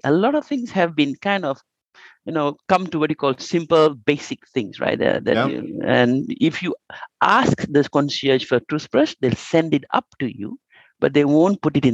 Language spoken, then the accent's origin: English; Fiji; So I come from Fiji. I do not like plastic. I love my blue water, blue ocean.